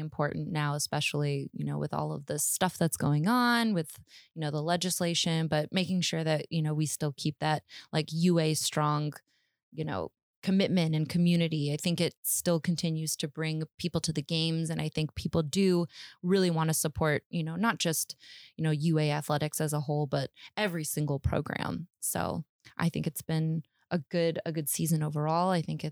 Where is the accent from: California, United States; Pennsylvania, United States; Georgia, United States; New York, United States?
California, United States; I'm from California and it just, you know, everybody was just at beach volleyball at Venice Beach.